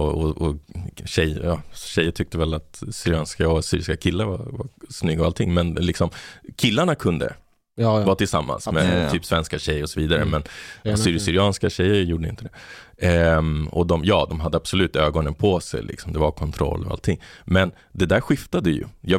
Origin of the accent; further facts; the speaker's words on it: Botkyrka, Stockholm County, Sweden; där jag växte upp i Botkyrka